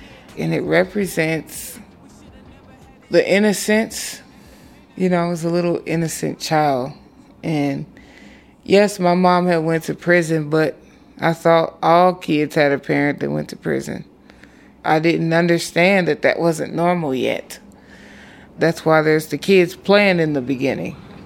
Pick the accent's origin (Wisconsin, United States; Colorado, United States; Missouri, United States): Missouri, United States; Kansas City; now in Seattle, United States; I'm from Kansas City, and I've been here in Seattle for about 13, 14 years.